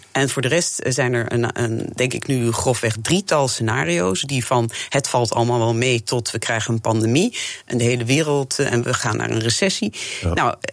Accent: northern Italy, Italy; now in Netherlands; ik kom uit Noord-Italië...

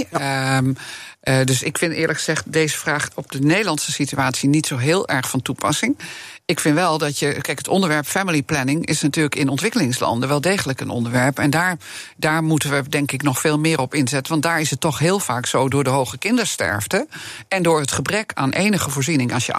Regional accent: Hengelo, Gelderland, Netherlands; Ik kom uit Hengelo, Gelderland, dichtbij Doetinchem. Ik ben een echte Achterhoeker van geboorte.

